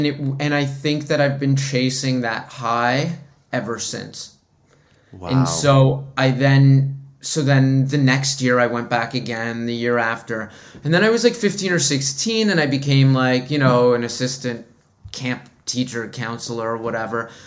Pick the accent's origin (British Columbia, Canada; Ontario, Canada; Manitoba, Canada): Ontario, Canada; Toronto; I was born and raised in Toronto.